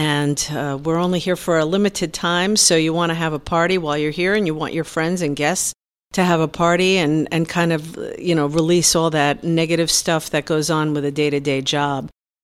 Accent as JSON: {"language": "English", "town": "Brooklyn", "region": "New York", "country": "United States", "said": "I dated Goodfellas. I'm from Brooklyn, remember?"}